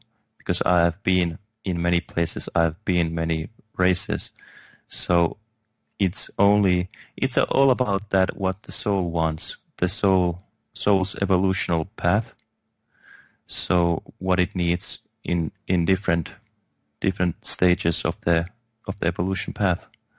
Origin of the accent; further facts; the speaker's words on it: Finland; English is a second language; I'm a Finnish. I was born in Finland. I'm Finnish nationality